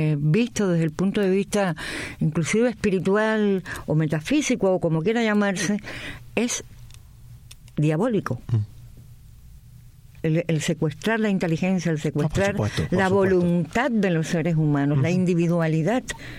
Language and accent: Spanish; Cuba; moved away; Con mi padre murió en Cuba, yo nunca más lo vi después que salí de Cuba.